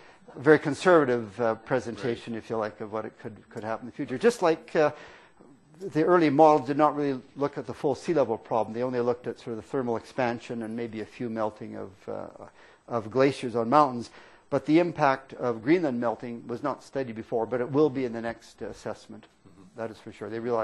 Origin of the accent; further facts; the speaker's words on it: Alberta, Canada; I grew up in Alberta.